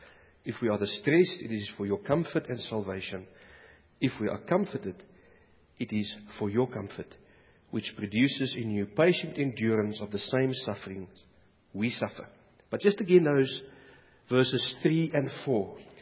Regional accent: Zambia; born there; I was born in Zambia in 1968

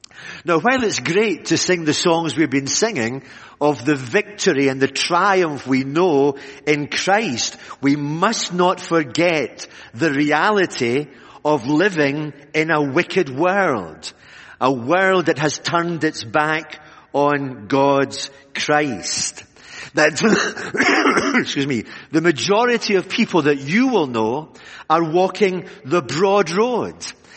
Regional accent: Glasgow, Scotland, United Kingdom; accent: Scottish; I was born in Glasgow, and then I moved down south of Glasgow to South Lanarkshire but if you know accents, I'm still a Glaswegian from head to toe. I've never changed my accent over the years.

